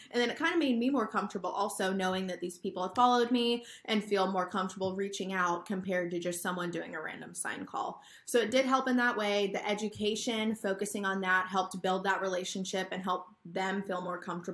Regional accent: Lemoore, California, United States; now in Visalia, United States; So right now I live in Visalia, California. I grew up in Lemoore, which is mostly known for the Navy base and then all of our dairies and dairy cows. So I grew up on a ranch

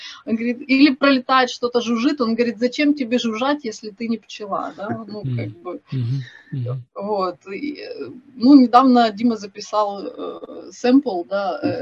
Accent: Kryvyi Rih, Dnipropetrovsk Oblast, Ukraine; now in Kyiv, Ukraine; Я сама из Кривого Рога, хотя живу в Киеве очень давно.

